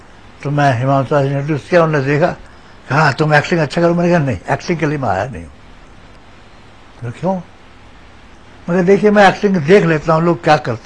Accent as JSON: {"language": "Hindi", "town": "Khandwa", "region": "Madhya Pradesh", "country": "India", "said": "मैं खंडवा का रहने वाला हूँ।"}